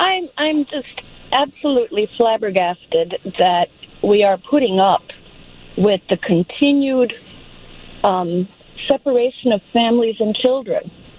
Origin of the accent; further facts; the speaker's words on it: Hungary; also born or lived in Europe; now in United States; I'm from Hungary, and we left as political refugees. And we ended up in other parts of Europe for a while